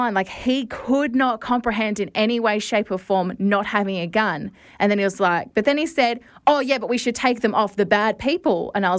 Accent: Australia; I don't know if this was just because of how I was raised or in Australia or whatever

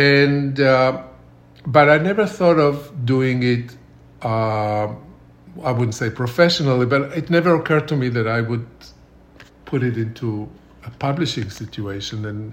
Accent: Israel; now in St. Petersburg, United States; St. Petersburg is very much like the town I grew up in Israel

